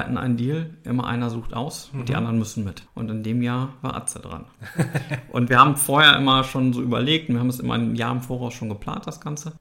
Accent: Münster, North Rhine-Westphalia, Germany; Ich komme eigentlich aus Münster

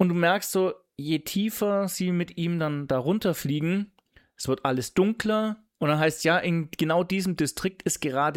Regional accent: Augsburg, Bavaria, Germany; wir sind aus Augsburg.

